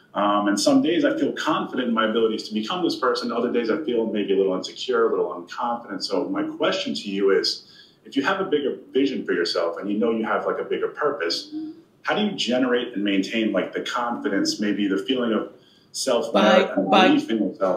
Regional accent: Long Island, New York, United States; from Long Island.

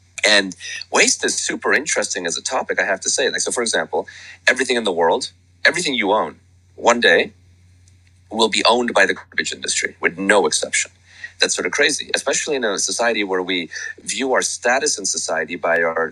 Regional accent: Budapest, Hungary; when I was born in Budapest, and back then, you know, Hungary was still communist.

